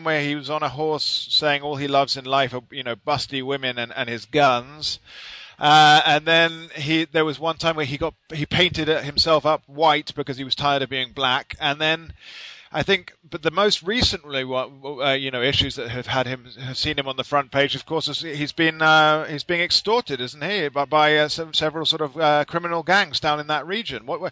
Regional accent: London, United Kingdom; So we're from more or less the same area because I'm from London, although, you know, that's it. I'm actually genuinely from London. And so we're from, you know, with southerners.

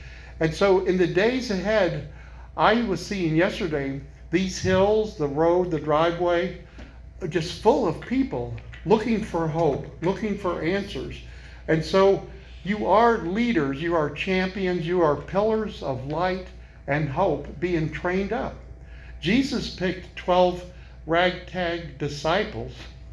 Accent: Illinois, United States; also born or lived in Maine; now in Roanoke, United States; I come from Illinois. My wife comes from Boston. We had lived in Maine for 10 years and moved south to Roanoke.

